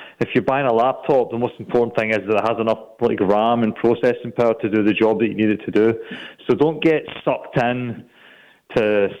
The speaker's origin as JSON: {"language": "English", "region": "Scotland", "country": "United Kingdom", "lives_now": "Australia", "said": "I mean, I'm from Scotland, as you might have guessed."}